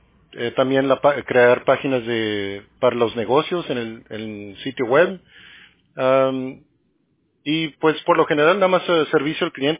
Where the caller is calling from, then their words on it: Arizona, United States; Yo, de Arizona.